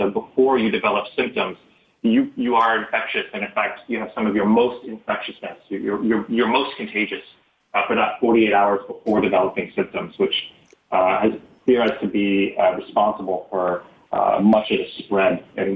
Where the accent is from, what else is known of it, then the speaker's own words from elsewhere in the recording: Ramona, California, United States; So I grew up in a small town outside of San Diego called Ramona.